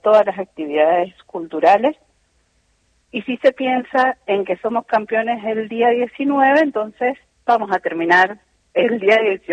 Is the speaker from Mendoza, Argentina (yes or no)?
yes; Mendoza, Argentina; Acá somos muy mendocinos, nos juntamos mucho en las casas, somos muy familieros.